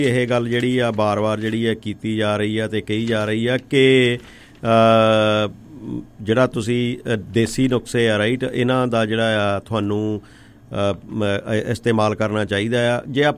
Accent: Naroor, Punjab, India; ਦਾ ਪਿੰਡ ਨਰੂੜ ਆ ਜੀ, ਇਹ ਵੀ ਕਹਿ ਲਓ ਬਈ ਇਸ ਕਰੋਨਾ ਦੀ ਮਾਰ ਦੇ ਥੱਲੇ ਆ ਗਿਆ ਸੀਗਾ, ਅਖਬਾਰਾਂ ਦੀਆਂ ਸੁਰਖੀਆਂ ਬਣਿਆ ਸਾਡਾ ਪਿੰਡ ਵੀ

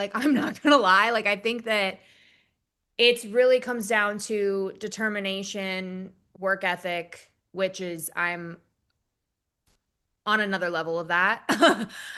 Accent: New Jersey, United States; It was in Philadelphia, which I'm from New Jersey, so close to home.

